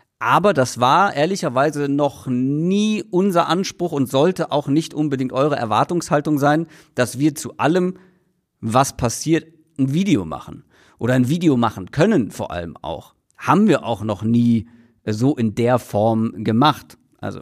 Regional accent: Hamburg, Germany; Als Hamburger sage ich, ich würde gerne weiterhin ein Hamburg-Derby in der Bundesliga sehen.

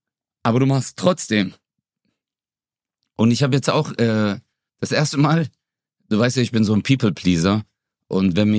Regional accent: Stuttgart, Baden-Württemberg, Germany; wo kommst du denn her? Ich so, ja, Stuttgart.

